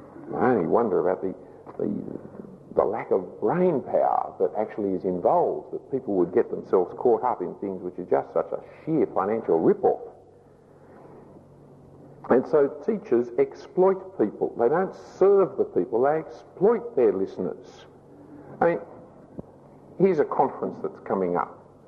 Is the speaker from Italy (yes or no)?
no; Australia; it was astonishing to me as an Australian how much money I was given as honorariums for preaching